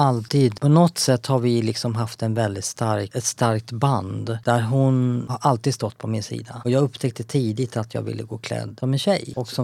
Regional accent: Finland; born there; Så att min familj, jag föddes i Finland.

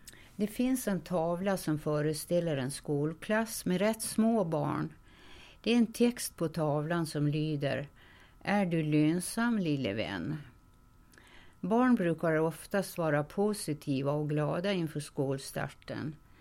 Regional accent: Slite, Gotland, Sweden; Jag kommer ju från Slite som var Köping. Och där bodde ungefär 2000 personer. Och de flesta arbetade vid cementfabriken.

